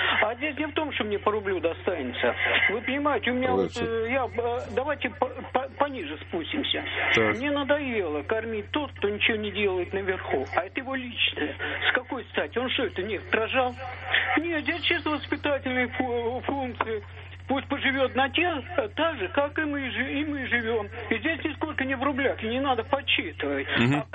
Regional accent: Moscow, Russia; Я москвич.

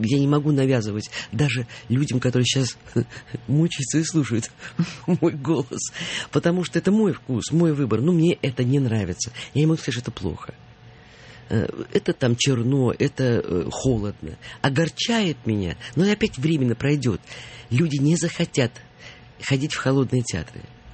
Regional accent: Saint Petersburg, Russia; now in Moscow, Russia; я как питерский человек, я еще не стала москвичкой до такой степени, чтобы ослепнуть и ассимилироваться

